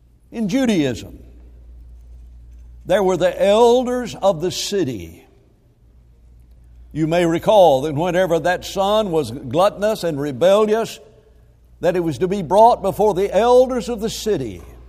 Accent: Alabama, United States; I grew up very near Mooresville, Alabama, some 15 miles away.

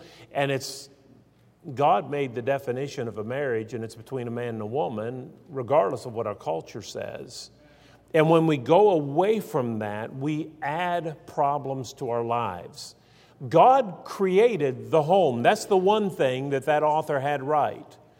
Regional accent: West Virginia, United States; My wife grew up in Missouri, and she grew up as a girl. And I grew up in West Virginia, and I grew up as a boy.

